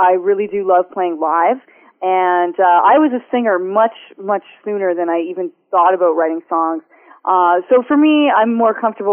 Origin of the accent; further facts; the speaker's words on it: Windsor, Ontario, Canada; I had gone back there for a few years, my hometown, and kind of the sort of Windsor Detroit imagery comes up on the album